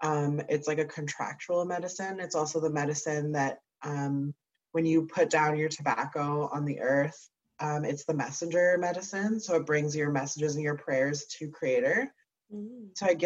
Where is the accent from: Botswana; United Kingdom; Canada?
Canada; North Bay, Ontario; My family is from Migizi Odana Eagle Village First Nation on the Quebec side, but I was born and raised in North Bay, and my mom's side of the family is Métis from along the Ottawa River.